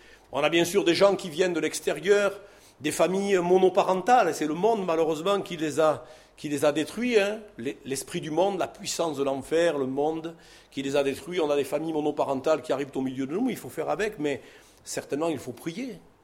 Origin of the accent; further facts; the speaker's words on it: Provence-Alpes-Côte d'Azur, France; Nous sommes des Provençaux. Moi, j'ai grandi à Frévalon, à La Rose, dans une ambiance, je ne vous explique même pas. Je suis provençal, un juif provençal.